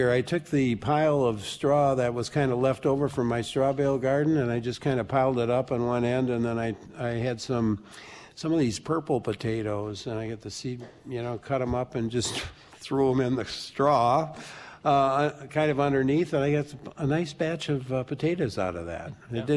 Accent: Bayfield, Wisconsin, United States; from Bayfield

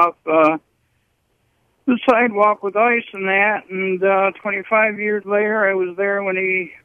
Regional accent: Millen, Georgia, United States; I met my best friend years ago when he bought a tavern in Bowling Alley in my hometown of Millen.

